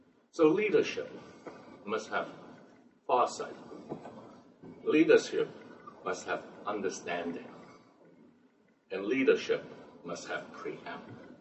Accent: Brooklyn, New York, United States; And then I remember, you know, I grew up on Windsor Terrace. Now they call it Park Slope, but it's really Windsor Terrace.

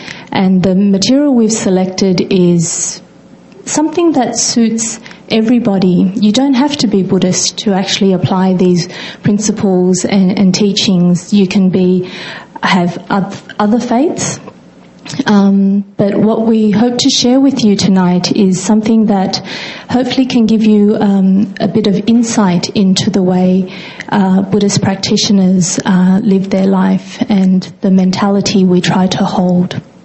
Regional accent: Sydney, New South Wales, Australia; If you can tell from my accent, I'm not local. I'm from Australia, raised in Sydney, Australia.

